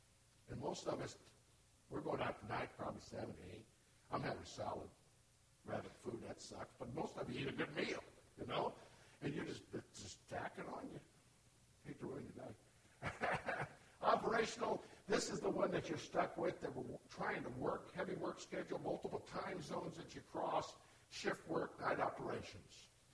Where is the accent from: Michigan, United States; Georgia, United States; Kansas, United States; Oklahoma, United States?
Oklahoma, United States; I come from Oklahoma here to Florida, and it's humid, I'm sweating